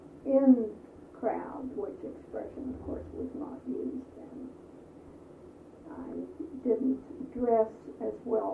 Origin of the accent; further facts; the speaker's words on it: Homewood, Pennsylvania, United States; born there; I was born in Homewood, where we were the only Jewish family on the block.